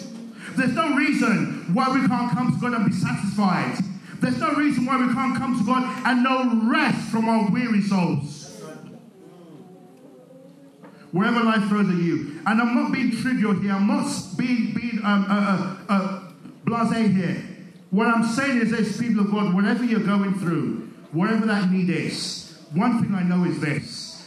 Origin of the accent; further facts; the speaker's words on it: Nigeria; Like I say, growing up in Nigeria, we've looked for water in the past and we go to some wells and the wells are dry.